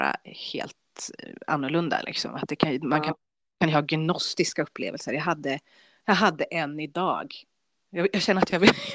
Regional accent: Kungsängen, Stockholm County, Sweden; där jag växte upp som tonåring i Upplands-Bro kommun, Kungsängen.

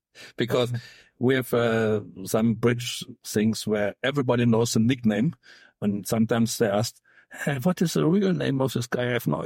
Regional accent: Bavaria, Germany; I'm coming from Bavaria, and in Bavaria, if you drink beer, It's it's a normal thing.

